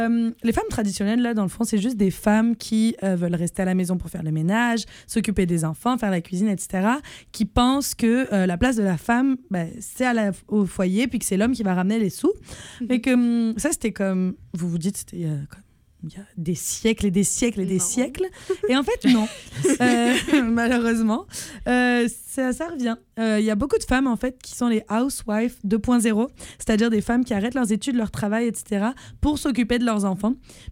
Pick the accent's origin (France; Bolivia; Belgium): France; accent: French; J'ai honte de le dire du coup. Non. Je vais dire avec mon accent français.